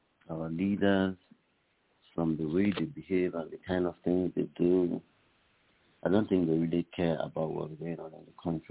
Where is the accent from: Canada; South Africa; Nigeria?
Nigeria; Imo; I'm from Imo State, Nigeria.